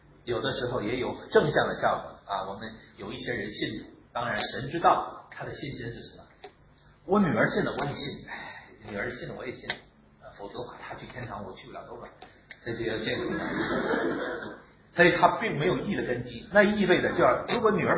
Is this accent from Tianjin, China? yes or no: yes; Tianjin, China; 在天津，我们天津那块那边。